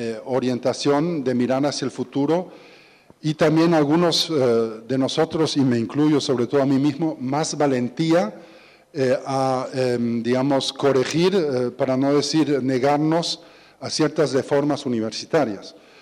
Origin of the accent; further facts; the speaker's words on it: Germany; Y ahí, por lo menos en Alemania, hay un desfasaje. Quizás en Argentina no es tan fuerte como en mi país.